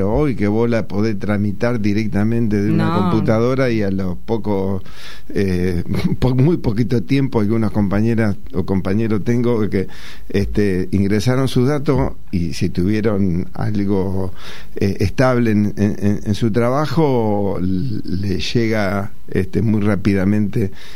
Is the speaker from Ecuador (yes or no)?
no; San Nicolás, Buenos Aires Province, Argentina; yo soy oriundo de San Nicolás, nací en San Nicolás, y en una familia humilde. Y debo aclarar, humilde pero no pobre.